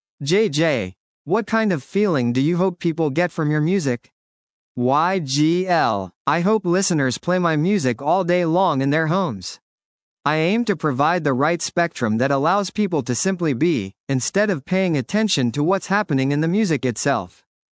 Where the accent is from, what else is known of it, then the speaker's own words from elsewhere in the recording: South Africa; accent: South African; Hearing my South African accent, they asked if I was Jewish.